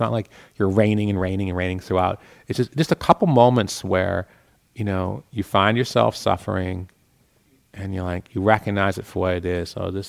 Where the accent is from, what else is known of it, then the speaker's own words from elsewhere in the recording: Boston, Massachusetts, United States; now in California, United States; I'm from Boston where it's like cold and dark, cold and dark. And so to be in California where it's like warm and buttery